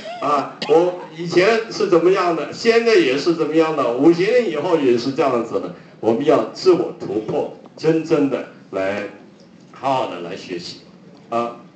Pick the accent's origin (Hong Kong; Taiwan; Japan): Hong Kong; born there; Chinese is a second language; 我是广东人，我是香港出生的啊。香港人呢最多呢只会呢听一些的国语的那些流行曲，我当时呢不会讲国语的